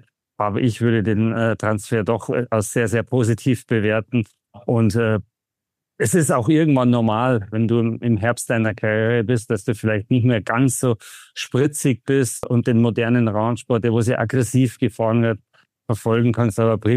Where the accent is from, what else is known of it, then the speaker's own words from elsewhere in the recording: Bruckmühl, Bavaria, Germany; Und ich bin in Bruckmühl aufgewachsen.